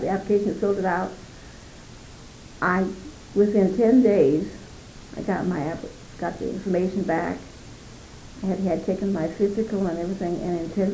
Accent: West Point, Iowa, United States; born there; Yeah, I was born in West Point, Iowa on a farm.

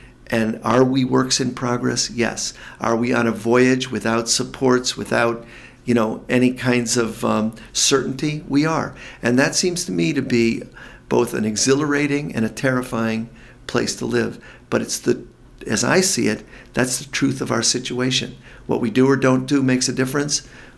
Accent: United States; And we as American citizens should know that and resist it.

